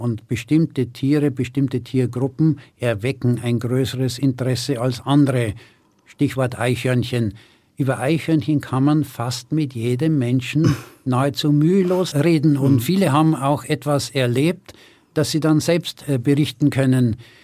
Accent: Bavaria, Germany; ich bin am Kriegsende geboren worden, am 17. April 1945, also wenige Tage vor Kriegsende. Mein Vater ist im Krieg, in der letzten Phase des Kriegs, im Januar vorher noch ums Leben gekommen. Das heißt, in diesem kleinen niederbayerischen Dorf wuchs ich ziemlich allein auf.

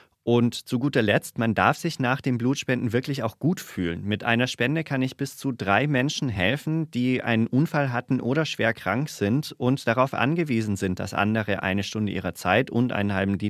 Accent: Baden-Württemberg, Germany; Ich als Schwabe

